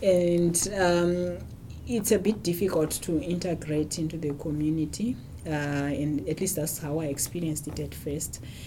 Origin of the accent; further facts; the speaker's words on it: Zimbabwe; now in Namibia; I'm originally from Zimbabwe. When I finished my basic medical training, I was working in Zimbabwe for 6 years?